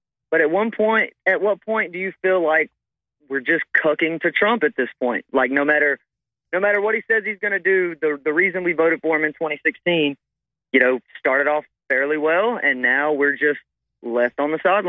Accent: Alabama, United States; You know, like I said, I'm from Alabama, and, you know, we had the riots starting up in Birmingham.

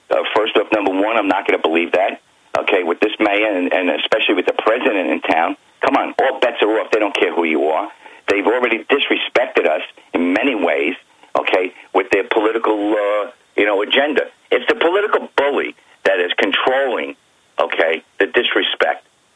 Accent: United States; listen, I'm an American, and I believe in protecting this country.

